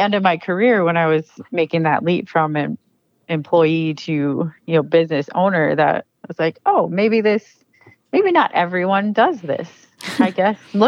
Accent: Maple Grove, Minnesota, United States; So I grew up in Maple Grove, Minnesota. So that's in the Twin Cities area.

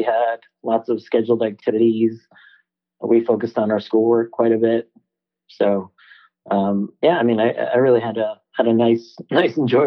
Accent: Michigan, United States; We grew up in Michigan, outside of Detroit.

